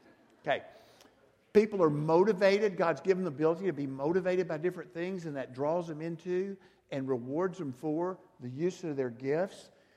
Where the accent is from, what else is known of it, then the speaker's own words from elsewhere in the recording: Arkansas, United States; not just because we came from Arkansas to bring y'all something